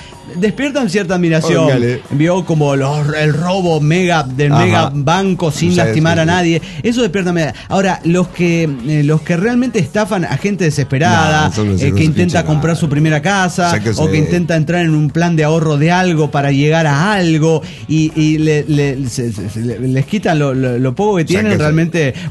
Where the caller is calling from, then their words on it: Quito, Pichincha, Ecuador; de Quito, Ecuador.